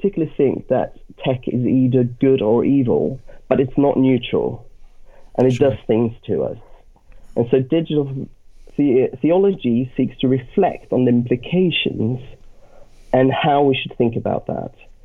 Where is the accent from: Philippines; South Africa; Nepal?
Nepal; born or raised there; also born or lived in Sweden